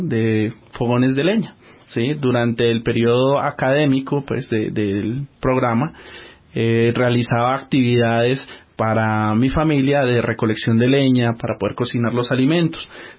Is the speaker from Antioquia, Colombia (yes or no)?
no; Cajibío, Cauca, Colombia; procedo del departamento del Cauca, específicamente de una zona que es el municipio de Cajibío